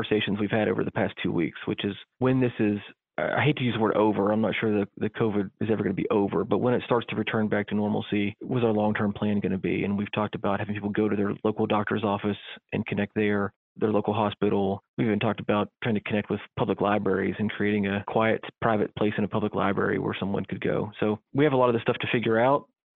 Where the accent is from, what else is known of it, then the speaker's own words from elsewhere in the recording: West Virginia, United States; Well, first of all, I was born and raised in West Virginia, was gone for a bit of my training and early in my career, and then got an opportunity to come back.